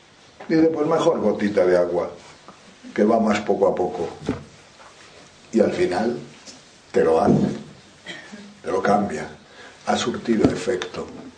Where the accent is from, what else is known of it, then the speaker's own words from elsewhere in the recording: Riaño, Castile and León, Spain; yo siempre pongo el ejemplo de mi pueblo, que es Riaño.